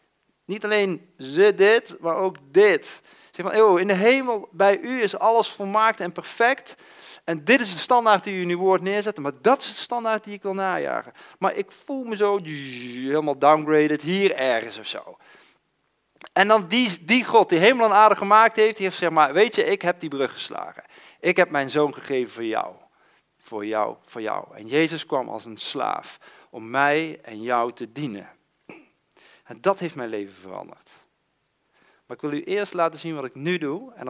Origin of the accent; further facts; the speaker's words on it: Eindhoven, North Brabant, Netherlands; En ja, ik kom uit Eindhoven, ik ben een ras-echte Brabander, geboren en getogen.